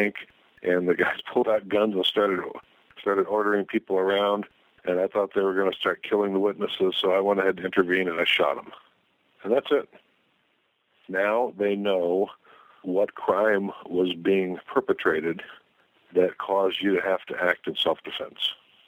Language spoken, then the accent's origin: English; Washington, United States; a lot of states, in fact, my home state of Washington has this law that you cannot verbally record somebody unless they know that they're being recorded.